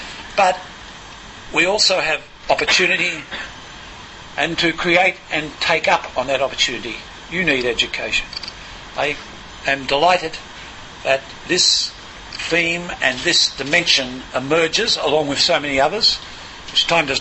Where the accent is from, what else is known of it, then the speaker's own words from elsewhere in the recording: Australia; So I take this opportunity as an Australian first and foremost, but also Australian Ambassador to the Holy See